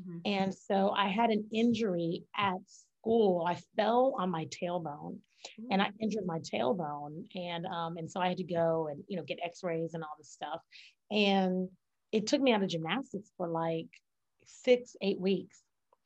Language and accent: English; Jacksonville, Florida, United States; And I was in Gainesville at UF. And I was from Jacksonville.